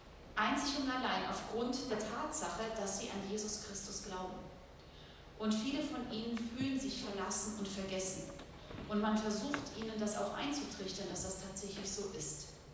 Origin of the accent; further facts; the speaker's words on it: Baden-Württemberg, Germany; Mein Gebiet ist eigentlich der Stuttgarter Raum. Ich komme aus dem Schwabenländle